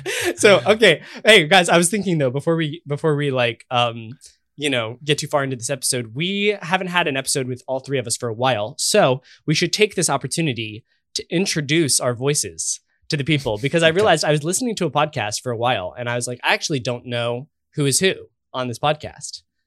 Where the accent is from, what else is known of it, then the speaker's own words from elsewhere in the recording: United States; accent: General American; Dude, no, my accent is totally the normal accent for the United States, man.